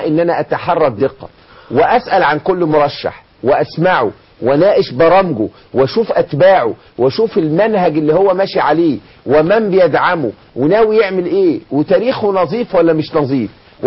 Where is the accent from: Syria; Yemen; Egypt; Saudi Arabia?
Egypt; إحنا كلنا كمصريين